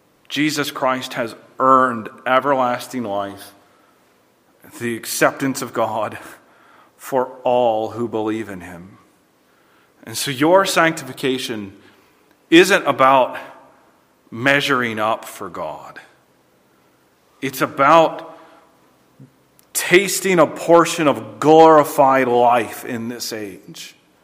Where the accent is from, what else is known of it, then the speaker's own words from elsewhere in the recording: Alabama, United States; so I'm still from Alabama, right?